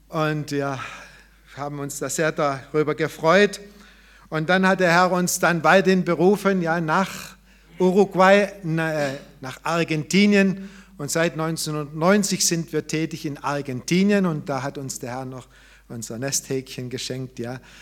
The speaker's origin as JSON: {"language": "German", "town": "Unterjettingen", "region": "Baden-Württemberg", "country": "Germany", "tie": "born or raised there", "also_born_or_lived": "Herrenberg", "said": "ich bin ein Jettinger, ja, ich bin hier in Unterjettingen ja aufgewachsen, in Herrenberg im Krankenhaus geboren, ja. Und die ganze Jugendzeit hier in Jettingen zugebracht bis zum 17. Lebensjahr."}